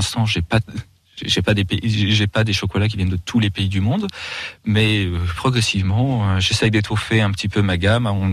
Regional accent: Guéret, Nouvelle-Aquitaine, France; Parce que je suis du coin, je suis creusois, je suis né à Guéret

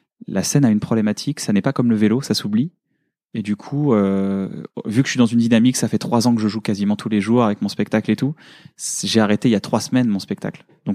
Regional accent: Paris, Île-de-France, France; Maintenant je suis parisien

